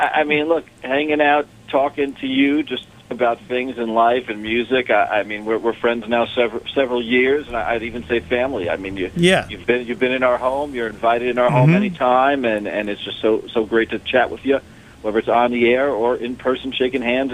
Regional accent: Astoria, New York, United States; We were all from New York, born and raised in New York, Astoria, Queens

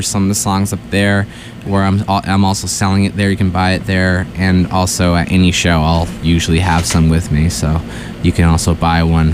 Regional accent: North Falmouth, Massachusetts, United States; now in Boston, United States; I'm originally from Cape Cod, from North Falmouth. I grew up there most of my life

